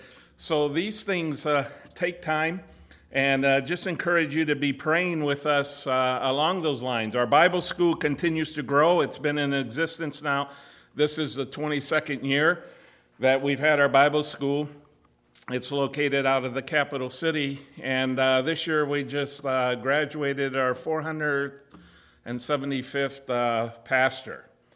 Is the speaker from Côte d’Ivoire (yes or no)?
yes; Côte d’Ivoire; now in United States; I was born and raised in Ivory Coast, have spent over 30 years there.